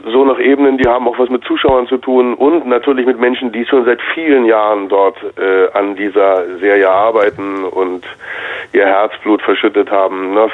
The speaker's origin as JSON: {"language": "German", "town": "Leipzig", "region": "Saxony", "country": "Germany", "tie": "born or raised there", "also_born_or_lived": "Mecklenburg-Vorpommern", "said": "ich bin zwar in MacPom geboren, aber in Leipzig aufgewachsen."}